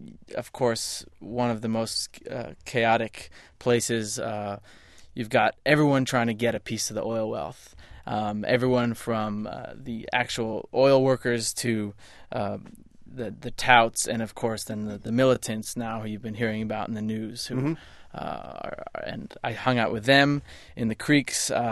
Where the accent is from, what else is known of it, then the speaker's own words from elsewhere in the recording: San Francisco, California, United States; San Francisco.